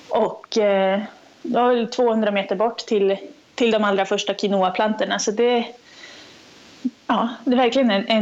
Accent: Sundsvall, Västernorrland County, Sweden; Och sen som Sundsvallsbo eller som norrlänning

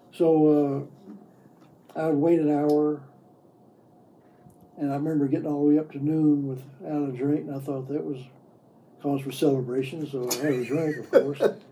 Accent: the South, United States; And even where I grew up in the South, I mean, it was just a...

